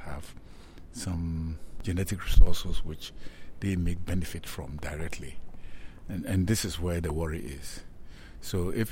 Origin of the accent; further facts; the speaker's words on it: Ghana; from Ghana. I'm a professor at the University of Ghana, and I provide policy support to the government of Ghana on issues to do with science.